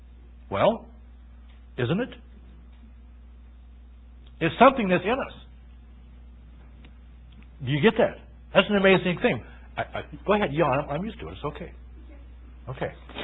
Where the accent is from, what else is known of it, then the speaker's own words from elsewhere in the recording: South Dakota, United States; And we're not even from the Northwest. We're from South Dakota.